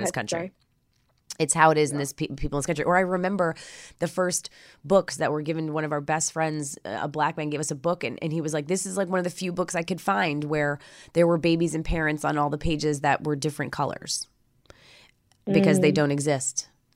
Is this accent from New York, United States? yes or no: yes; New York, United States; now in Los Angeles, United States; I grew up in New York also, and I am very afraid.